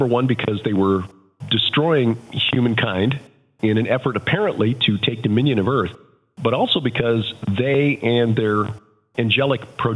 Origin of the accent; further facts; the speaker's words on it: Chicago, Illinois, United States; Well, going way, way back in history, I'm from Chicago, and the family didn't stay in Cincinnati for all that long.